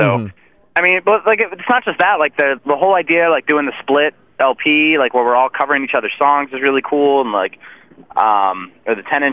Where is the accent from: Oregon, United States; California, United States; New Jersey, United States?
New Jersey, United States; we grew up in New Jersey together.